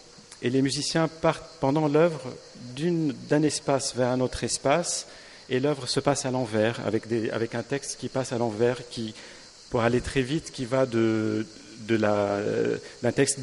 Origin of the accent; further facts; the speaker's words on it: Beirut, Beirut Governorate, Lebanon; quand j'étais enfant, j'étais donc à Beyrouth pendant la guerre